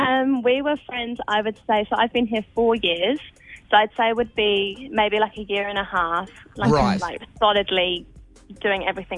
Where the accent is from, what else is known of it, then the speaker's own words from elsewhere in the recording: England, United Kingdom; moved away; Well, I met Brooke at work. I moved over from England.